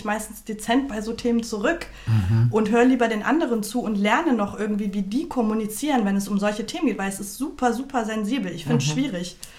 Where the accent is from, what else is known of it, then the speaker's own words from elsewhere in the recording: Germany; Ich meine, ja, ich bin hier aufgewachsen und so, aber ich habe mich auch der Kultur angenommen. Ich würde jetzt auch mal behaupten, ich bin kulturell gesehen mehr deutsch als persisch.